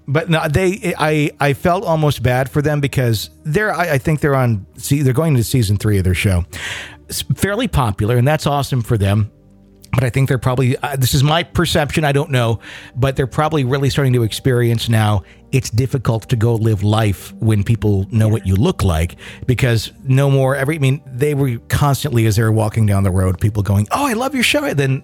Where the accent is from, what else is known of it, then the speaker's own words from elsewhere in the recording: Branson, Missouri, United States; Where are you from? And I said, Branson. They're like, where is that? So it's in Missouri.